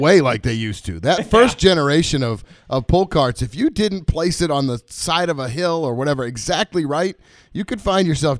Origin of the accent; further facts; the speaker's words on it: New England, United States; Even growing up in New England and playing in the 40s and 30s, I've never worn pants playing golf.